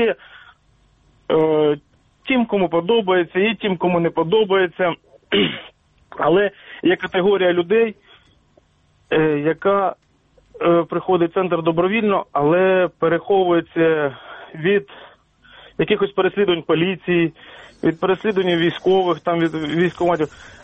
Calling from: Kyiv, Ukraine; я з Києва

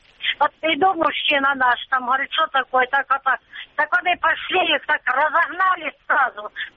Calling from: Luhansk Oblast, Ukraine; я живу на территории Рідної України, в Луганской области.

